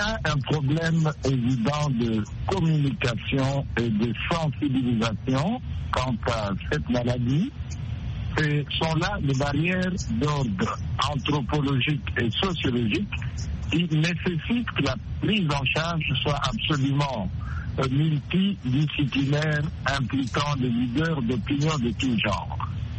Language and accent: French; DR Congo; on dénombre aujourd'hui plus ou moins 15 000 cas suspects de la maladie d'un chez nous au Congo